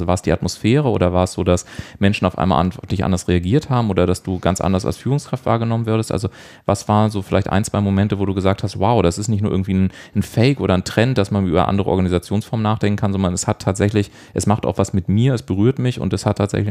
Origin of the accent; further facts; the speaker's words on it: Bavaria, Germany; born there; now in Hamburg, Germany; Ich bin ja selber gebürtiger Bayer